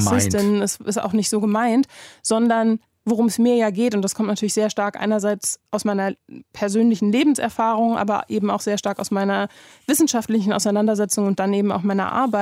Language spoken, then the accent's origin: German; Berlin, Germany; wo bist du denn groß geworden? Und ich dann halt, naja, in Berlin.